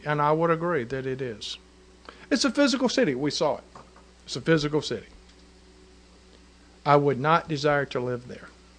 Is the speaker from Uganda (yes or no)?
no; United States; And I'm looking at it as an American, and I'm saying, there's no way I would fight for it.